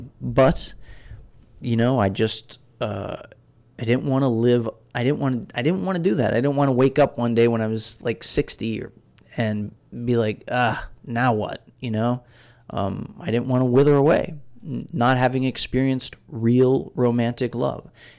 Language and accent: English; Steubenville, Ohio, United States; She's from Steubenville, too. She's from my hometown. So there's this sort of built-in understanding about who we are, where we come from